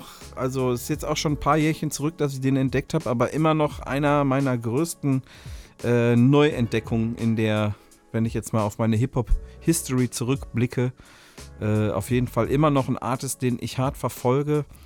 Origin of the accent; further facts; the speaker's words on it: North Rhine-Westphalia, Germany; Also wir kommen hier aus dem Ruhrpott